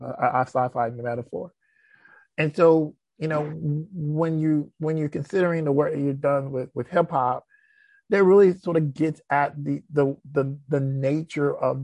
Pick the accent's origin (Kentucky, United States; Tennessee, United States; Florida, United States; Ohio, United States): Florida, United States; also born or lived in Alabama; I am so Southern, it hurts. Like, I was born in Alabama and I moved South. Like, I grew up in Florida.